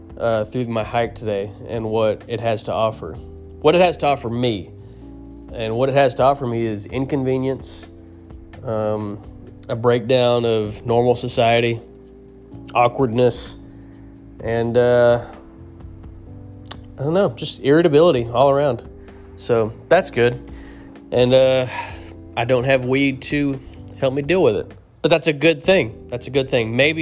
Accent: United States; I'm an American, damn it.

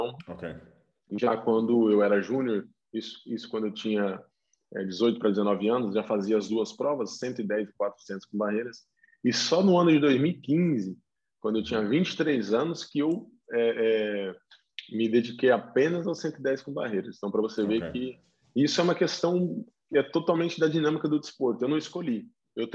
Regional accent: Marília, São Paulo, Brazil; Tenho 29 anos, sou nascido no ano de 92 e sou natural de Marília, no interior de São Paulo, Brasil, e já naturalizado português.

